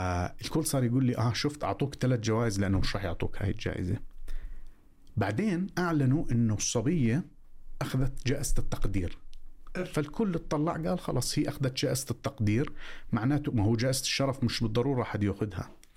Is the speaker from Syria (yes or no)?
no; Jordan; فأنا كنت من الأردن وهي من أمريكا